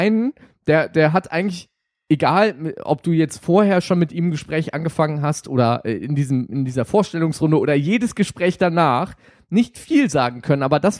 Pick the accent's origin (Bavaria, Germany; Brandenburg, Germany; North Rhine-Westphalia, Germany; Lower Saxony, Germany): North Rhine-Westphalia, Germany; Troisdorf; ich bin 19 Jahre alt, ich komme aus Troisdorf.